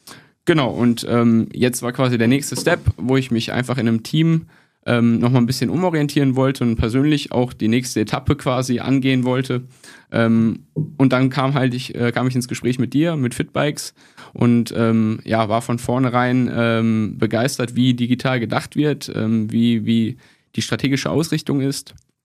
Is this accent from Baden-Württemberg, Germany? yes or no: yes; Konstanz, Baden-Württemberg, Germany; now in Munich, Germany; ich bin aus dem Bodensee oder vom Bodensee aus Konstanz jetzt ganz frisch nach München gekommen, wieder in die große Stadt